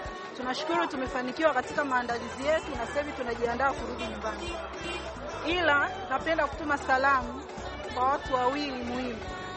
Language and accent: Swahili; Kiwalani, Dar es Salaam, Tanzania; natokea Kiwalani.